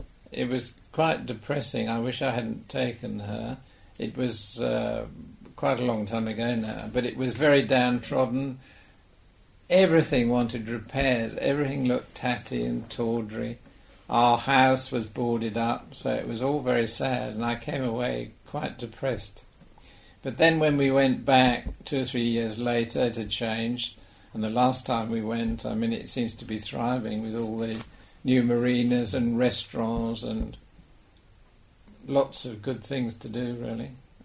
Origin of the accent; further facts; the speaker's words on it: Gibraltar; born there; When people ask where I was born, I say Gibraltar. Oh, you must be Gibraltarian. I said, no, I'm British.